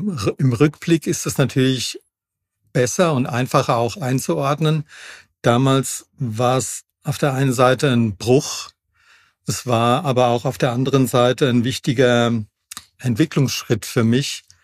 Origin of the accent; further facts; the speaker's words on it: Hesse, Germany; ich bin da direkt am Altrhein groß geworden, an so einem Altrheinarm. Kühkopf sagt vielleicht einigen was, das ist ein großes Vogelschutzgebiet direkt vor der Haustür.